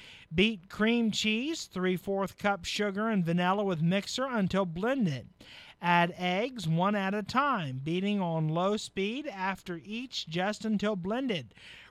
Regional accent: Waldo, United States; Brought to you by Belly Buster's Pizza out of my hometown of Waldo.

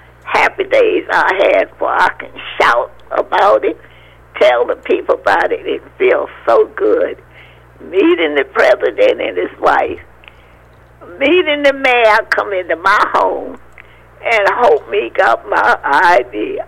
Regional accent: South Carolina, United States; South Carolina.

